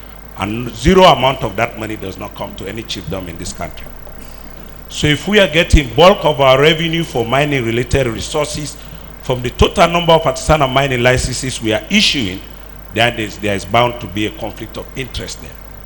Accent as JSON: {"language": "English", "region": "Eastern Province", "country": "Sierra Leone", "said": "I come from Kono. I'm one of the paramount chiefs that come from the Diamondiferous Chiefdoms."}